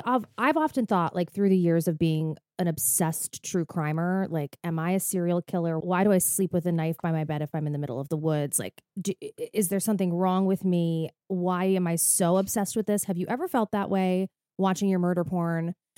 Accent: New Jersey, United States; because I'm from Jersey

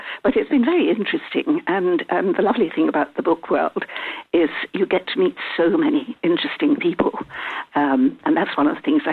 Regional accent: Scotland, United Kingdom; I come from the East Duke of Fife, which is about less than an hour from Edinburgh. And the town I grew up in, which is a fishing village, is only 10 miles from St. Andrews, so it's not really remote

